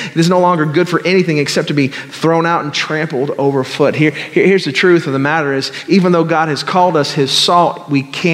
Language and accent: English; Missouri, United States; So Bridget and I, we knew what it was because we're from Missouri.